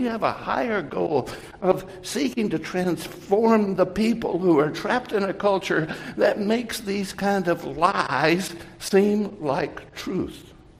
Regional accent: the South, United States; Now, growing up in the South and with a Southern heritage, the … is, in my youth, was not one of the favorite songs that were sung in local churches.

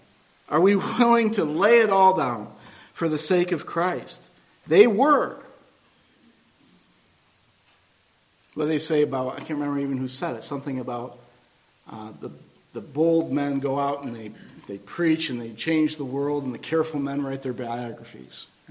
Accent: Buffalo, New York, United States; I'm a Bills fan. I grew up near Buffalo.

